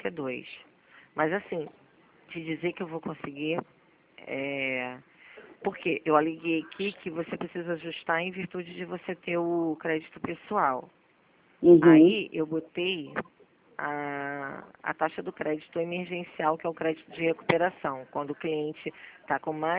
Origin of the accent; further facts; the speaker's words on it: Brazil; A gente é brasileira, a gente não costuma desistir muito fácil, né?